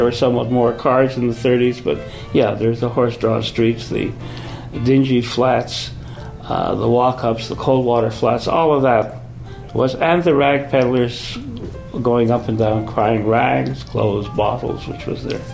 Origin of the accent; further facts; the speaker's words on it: Montreal, Quebec, Canada; when I was growing up on the Main, on St. Lawrence Boulevard, as we knew it, we lived on the east side of the street, just below Duluth.